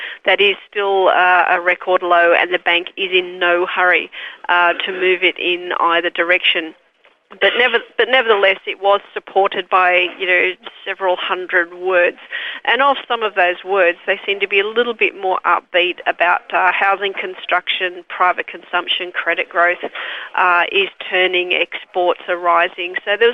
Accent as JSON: {"language": "English", "town": "Newcastle", "region": "New South Wales", "country": "Australia", "tie": "born or raised there", "said": "My family and friends won't let me forget my hometown Newcastle roots"}